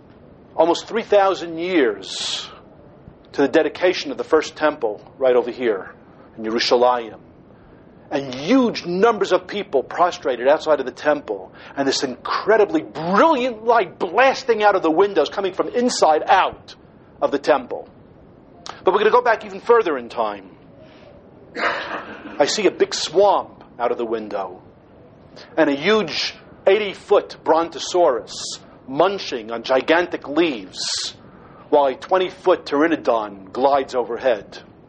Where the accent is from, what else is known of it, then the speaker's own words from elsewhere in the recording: Baltimore, Maryland, United States; A few years ago, I encountered a person in Baltimore, my hometown, by the name of Rabbi Porter, Rabbi Shlomo Porter.